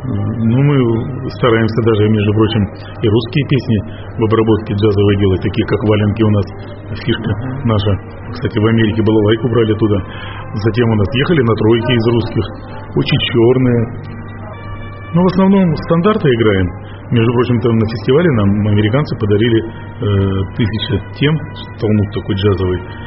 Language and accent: Russian; Russia; все американцы и мы из России.